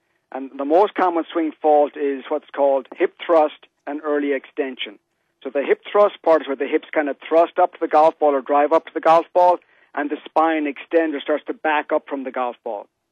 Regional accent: Ireland; moved away as an adult; now in Greenwich, United States; I'm from Ireland. I grew up in Ireland, actually.

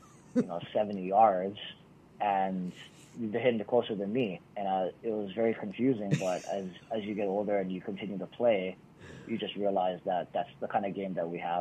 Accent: Hawaii, United States; I think growing up in Hawaii plays a big part in that. We battle wind and the elements pretty much on every golf course that you can play here, you know, in the state of Hawaii.

